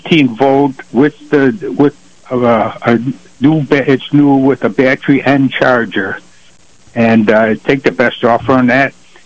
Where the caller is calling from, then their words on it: Attica Center, New York, United States; I'm up here in Attica Center this morning.